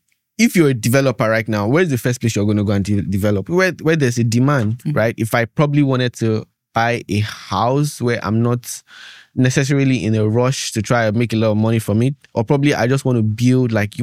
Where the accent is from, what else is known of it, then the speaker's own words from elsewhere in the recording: Nigeria; I'm Nigerian. I want to have my investment in Nigeria.